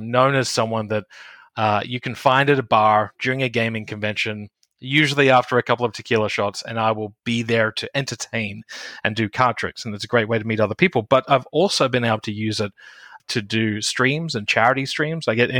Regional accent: Australia; accent: Australian; The first tier was the Australian accent. I'm from Australia, and so I would play up the Australian accent.

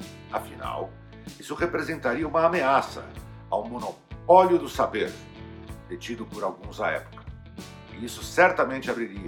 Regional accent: Santo André, São Paulo, Brazil; os adultos da minha cidade natal, Santo André

